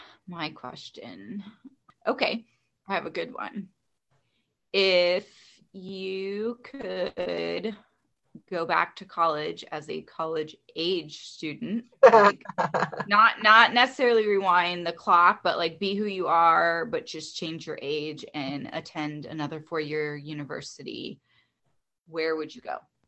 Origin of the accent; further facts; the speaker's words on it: Florida, United States; I am not a winter person. Born and raised in South Florida with a Caribbean background.